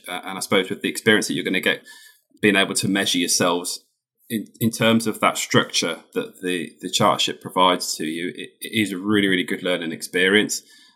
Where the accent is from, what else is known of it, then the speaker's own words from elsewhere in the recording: Birmingham, West Midlands, United Kingdom; accent: Brummie; I am based from Birmingham, the UK, so you may hear some lovely Brummy tones in my accent.